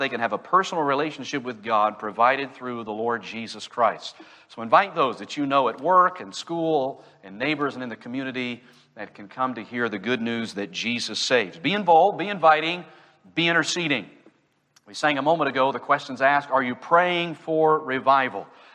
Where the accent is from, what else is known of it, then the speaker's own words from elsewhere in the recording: Kansas City, Missouri, United States; I told those in the Sunday school hour, I grew up in Kansas City, Missouri.